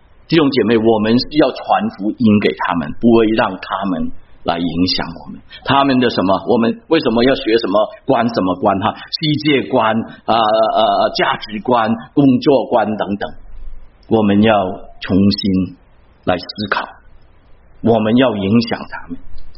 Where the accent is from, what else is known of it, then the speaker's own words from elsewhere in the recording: China; 我们中国人最懂，是家长的责任。